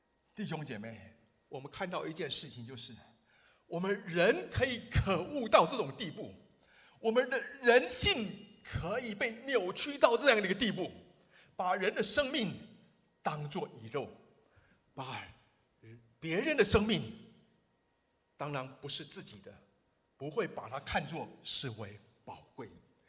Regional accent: China; 二次世界大战，虽然我们中国人死了不少人，但是犹太以单一民族被屠杀的，却是让我们感到非常非常的心痛。

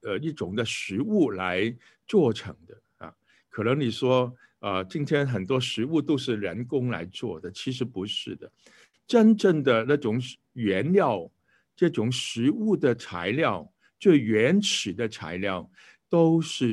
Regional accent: China; 尤其是远超过我们中国人所能够了解的

